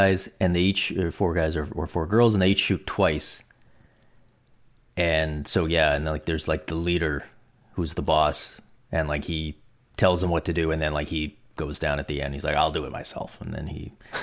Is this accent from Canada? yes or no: yes; Canada; it's kind of ruined real curling for me because as a Canadian, I have to like curling